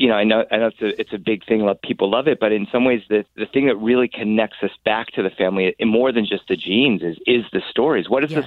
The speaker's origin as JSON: {"language": "English", "region": "Delaware", "country": "United States", "tie": "born or raised there", "said": "Yes, as a kid, I grew up in Delaware, not too far from Pennsylvania."}